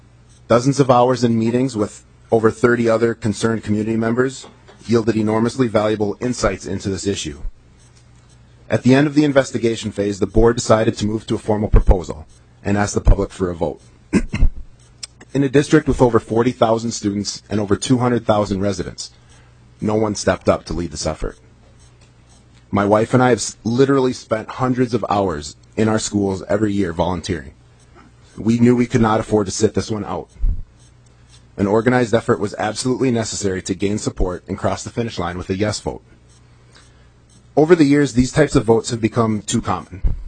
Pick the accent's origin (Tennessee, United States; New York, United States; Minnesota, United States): Minnesota, United States; Hawley; now in Anoka, United States; Growing up in Hawley, I saw the value of those community members who seem to always be where the action is